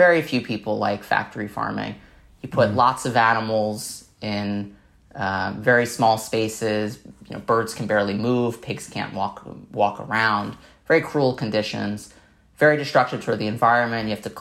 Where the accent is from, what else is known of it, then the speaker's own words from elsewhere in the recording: Staten Island, New York, United States; But one of the parts I really did like growing up in Staten Island was there was a lot of nature. There was a lot of natural spaces and green trails.